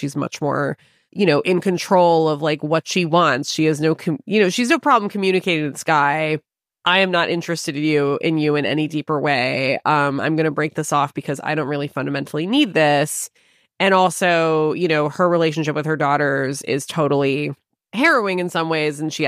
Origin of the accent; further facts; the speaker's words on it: San Diego, California, United States; I grew up in San Diego and I never understood what people saw in it until I visited Santa Barbara